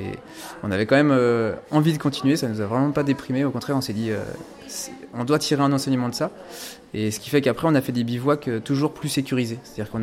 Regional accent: Centre-Val de Loire, France; nous sommes du Loiret, à côté de Gien.

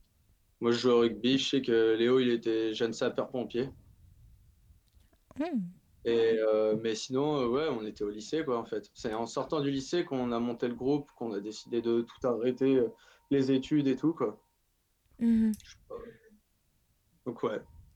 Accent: Tours, Centre-Val de Loire, France; On est de Tours.

